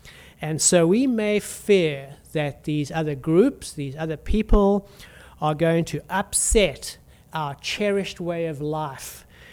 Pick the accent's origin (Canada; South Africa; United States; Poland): South Africa; also born or lived in Zambia / Malawi / Zimbabwe; I received a lot of preferential treatment as a white person growing up in South Africa.